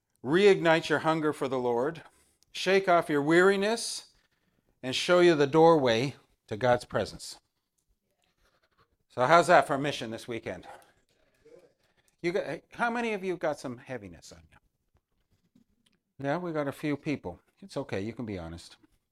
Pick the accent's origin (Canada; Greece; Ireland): Canada; now in Basel, Switzerland; I'm originally Canadian, but now living for the past quite a few years in Basel, Switzerland. So that is right where France, Germany, and Switzerland intersect.